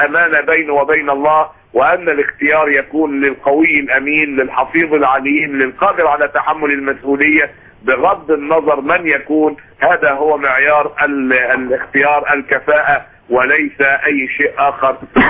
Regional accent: Egypt

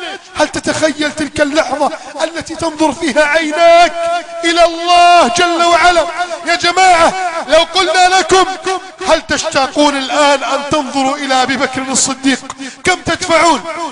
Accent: Egypt; واجعل بلدنا مصر آمنا مطمئنا وسائر بلاد

